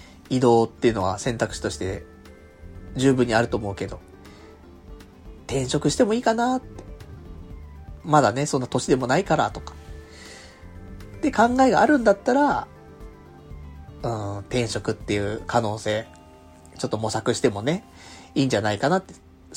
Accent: Kanto, Japan; 関東で生まれ育ちの人間だからさ、で、実家も関東だし、って思うと、で、友達もやっぱり関東多いし

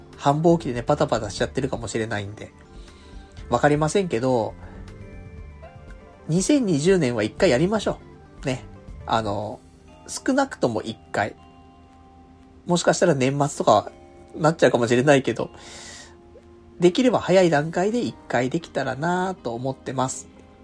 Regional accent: Kanto, Japan; 関東で生まれ育ちの人間だからさ、で、実家も関東だし、って思うと、で、友達もやっぱり関東多いし

